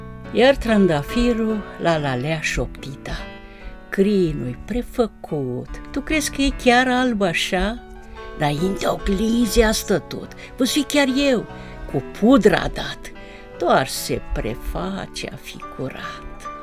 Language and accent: Romanian; Ploiești, Prahova, Romania; În Ploiești, da. Sunt ploieșteancă